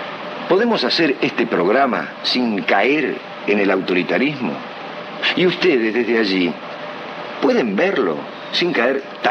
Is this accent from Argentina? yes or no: yes; Argentina; ¿Somos autoritarios los argentinos?